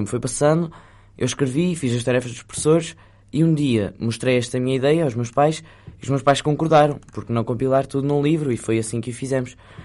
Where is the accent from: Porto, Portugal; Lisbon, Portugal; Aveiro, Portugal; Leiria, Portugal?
Porto, Portugal; born there; toda a urbanidade da cidade do Porto, que é onde eu nasci.